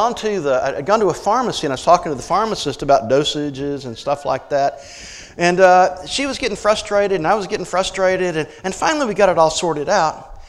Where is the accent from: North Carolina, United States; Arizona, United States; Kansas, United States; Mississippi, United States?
Mississippi, United States; now in Tennessee, United States; I mean, we're Middle Tennessee. I grew up in North Mississippi. We're Bible Belt people.